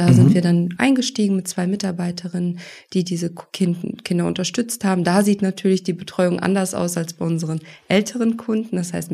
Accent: Bünde, North Rhine-Westphalia, Germany; Ich komme aus Bünde, lebe da mit meiner Familie

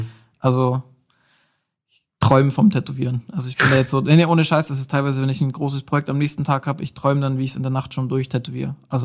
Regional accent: Baden-Württemberg, Germany; wo wir als Schwabe

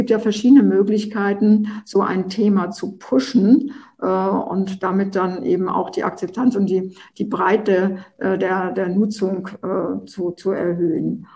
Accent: Germany; Also als Deutsche sind wir da ja nicht so gut unterwegs. Wir sind ja nun das Land der Ingenieure und der Techniker und so weiter.

